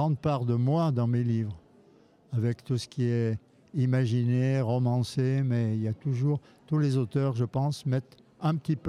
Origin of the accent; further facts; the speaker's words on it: Vienne, Auvergne-Rhône-Alpes, France; J'aime l'histoire et en particulier l'histoire de ma ville natale. J'ai aussi une histoire en deux tomes qui se passe au Moyen-Âge, à Vienne, toujours à Vienne.